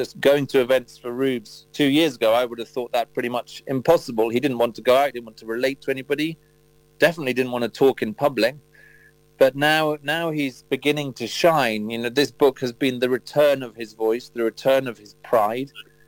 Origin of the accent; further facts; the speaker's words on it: Leeds, Yorkshire and the Humber, United Kingdom; we're from Yorkshire. We're all born in Leeds. And I haven't been to Bradford since I was 12 years old. And I'm now pushing 50.